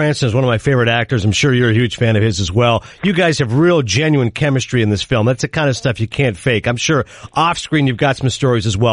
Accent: Canada; since I'm Canadian

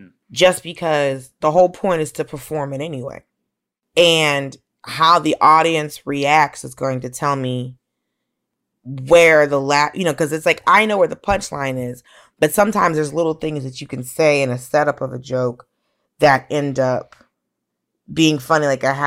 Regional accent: Atlanta, Georgia, United States; I also grew up in Atlanta. So, you know, I grew up around Black people and white people who are accustomed to being around Black people.

